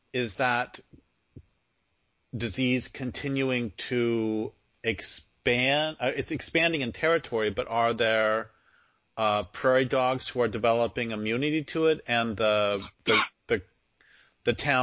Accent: Colorado, United States; also born or lived in Nebraska; I was born in Nebraska and grew up in Colorado, and so I saw prairie dogs all the time

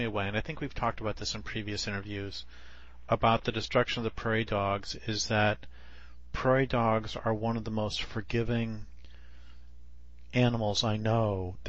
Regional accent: Boulder, Colorado, United States; And I grew up in Boulder

